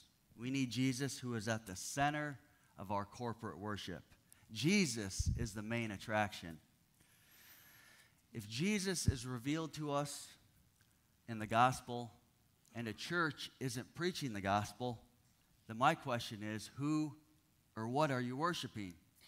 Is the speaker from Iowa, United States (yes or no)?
yes; Iowa, United States; But growing up in Northeast Iowa, where there used to be a farm every half mile